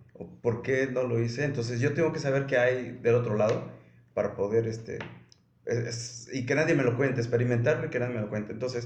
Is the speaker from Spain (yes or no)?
no; Chiapas, Mexico; moved away as an adult; also born or lived in Mexico City / United States / Qatar; De la colonia del Issste, ahí de la canchita. Por la carrera me fui a estudiar a Ciudad de México y luego trabajé para Pemex cerca de 14 años, estudié un posgrado en Estados Unidos